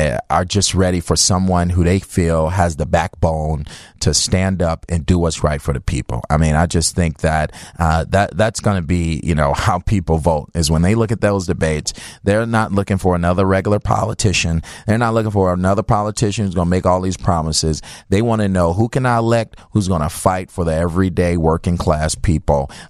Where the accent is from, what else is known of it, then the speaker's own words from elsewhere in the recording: Chicago, Illinois, United States; Well, you know, I'm from Chicago, but I've seen it a lot here.